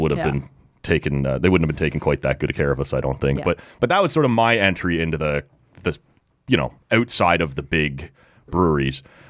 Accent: Oshawa, Ontario, Canada; moved away as an adult; Well, because I grew up in Oshawa and moved up here in 2012.

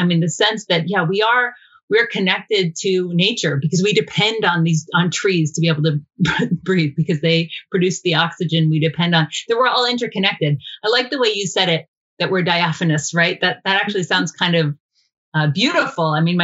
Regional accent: Georgia, United States; Let's be clear, even though we're both from Georgia.

